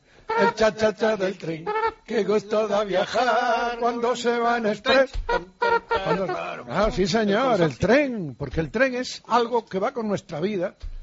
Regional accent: Padrón, Galicia, Spain; O vas de viaje a Galicia y llegas a Padrón, a mi pueblo

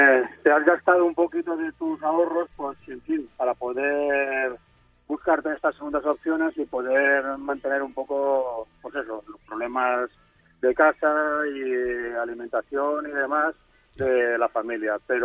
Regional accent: Valencian Community, Spain; Te voy a decir, como valenciano

